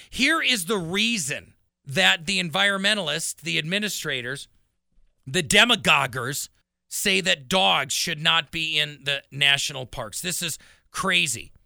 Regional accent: Wisconsin, United States; I'm born and raised in Wisconsin.

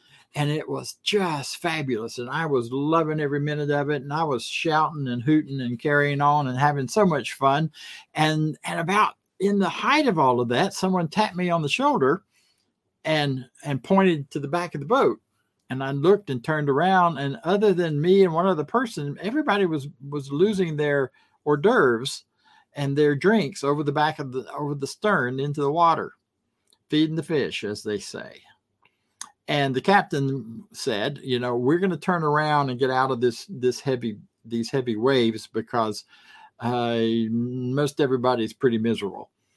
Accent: Florida, United States; I grew up in Florida around a lot of water, mostly swamp, but there was some beach nearby

